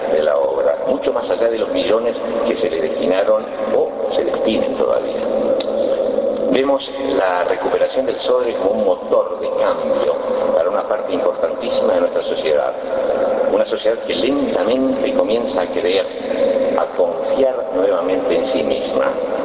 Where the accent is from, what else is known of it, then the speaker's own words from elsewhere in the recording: Uruguay; a repensarnos, a mirarnos como uruguayos y a preguntarnos sincera y profundamente si nos animaremos